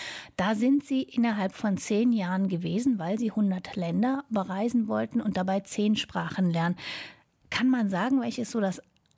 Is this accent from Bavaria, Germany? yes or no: yes; Würzburg, Bavaria, Germany; ich komme aus Würzburg.